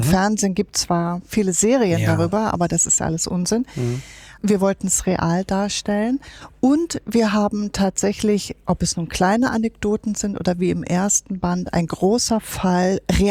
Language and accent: German; Hamburg, Germany; man kann das als Hamburger auch nicht alles erfassen.